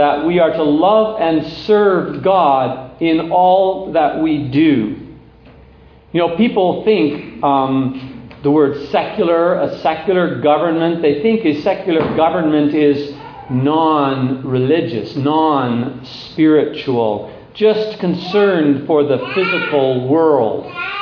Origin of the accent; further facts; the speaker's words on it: Ontario, Canada; I grew up in Ontario.